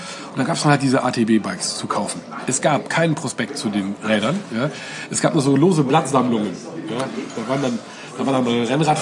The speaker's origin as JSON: {"language": "German", "town": "Oberwinter", "region": "Rhineland-Palatinate", "country": "Germany", "tie": "born or raised there"}